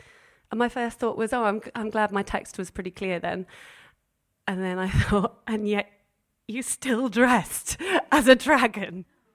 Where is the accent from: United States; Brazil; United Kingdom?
United Kingdom; Wales; I'm Welsh, that's why it was particularly, you know, sentimental.